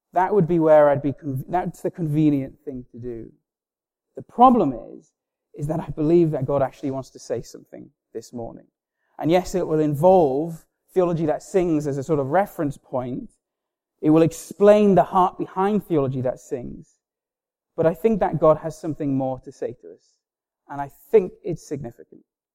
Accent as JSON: {"language": "English", "town": "Stockton-on-Tees", "region": "North East England", "country": "United Kingdom", "said": "I'm originally from Stockton-on-Tees."}